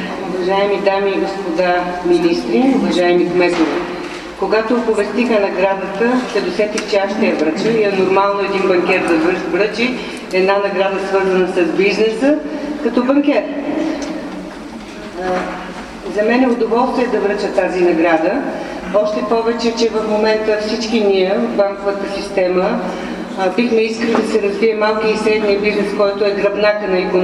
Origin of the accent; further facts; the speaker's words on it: Sofia, Sofia City, Bulgaria; И аз като една софиянка с удоволствие се радвам